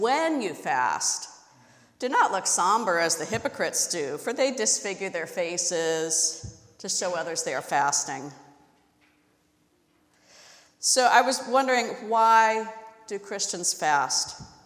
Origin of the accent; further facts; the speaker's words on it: Southwest, United States; at least where I grew up in the American Southwest in the 70s and 80s.